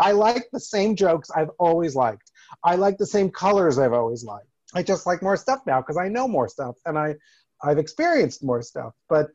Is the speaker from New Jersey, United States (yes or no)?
yes; New Jersey, United States; And I grew up in New Jersey and Wonderama.